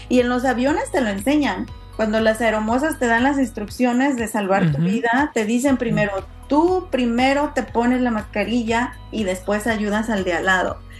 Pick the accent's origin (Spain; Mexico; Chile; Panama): Mexico; criada en México y en este ambiente que les comentaba al inicio